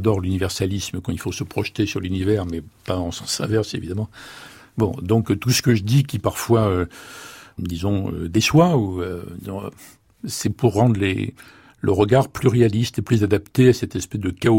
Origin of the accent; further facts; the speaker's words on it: Bois-Colombes, Île-de-France, France; also born or lived in Creuse; À Bois-Colombes. Une belle maison, un grand jardin qui était rempli les week-ends de toutes sortes de gens, de familles, d'amis